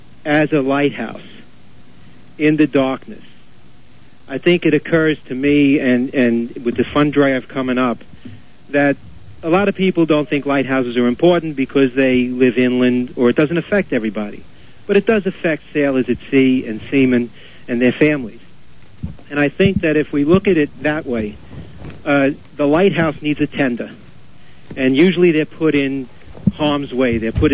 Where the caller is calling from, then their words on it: Staten Island, New York, United States; Good morning, Clayton. I'm calling from Staten Island.